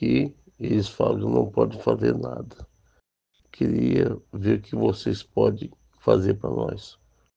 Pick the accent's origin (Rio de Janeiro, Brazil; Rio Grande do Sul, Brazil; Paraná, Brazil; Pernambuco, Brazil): Rio de Janeiro, Brazil; Bom Jesus do Itabapoana; Eu sou aqui de Bom Jesus do Itapapuana, loteamento Isaías.